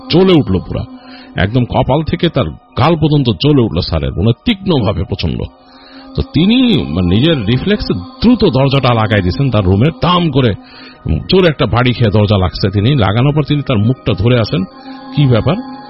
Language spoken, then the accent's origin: Bangla; Mohammadpur, Dhaka Division, Bangladesh; আমি নিজে মোহাম্মদপুরের ছেলে, আমি জানি আমাদের এই এলাকা অনেক রকম এরকম ঘটনা প্রচলিত আছে